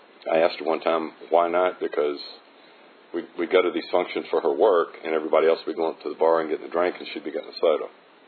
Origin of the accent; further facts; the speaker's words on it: Richmond, Virginia, United States; I was born and raised in Richmond.